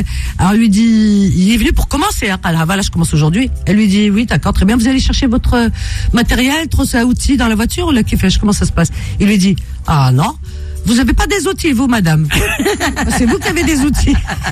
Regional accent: Algeria; je suis algérienne

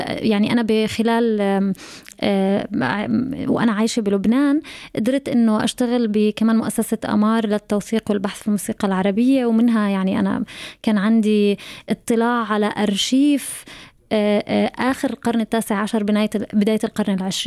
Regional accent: West Bank, Palestine; أنا من الضفة وأبناء غزة كل حياتنا ما بنقدر نلتقي،

